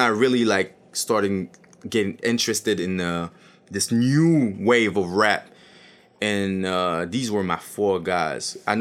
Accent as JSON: {"language": "English", "country": "France", "first_language": "French", "second_language": "English", "said": "Because, you know, French is my first language, so you're going to hear it. But back then, it was, like, heavier, like..."}